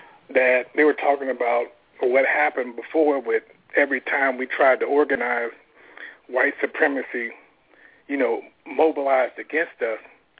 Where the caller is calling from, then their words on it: Daytona Beach, Florida, United States; Calling from Daytona.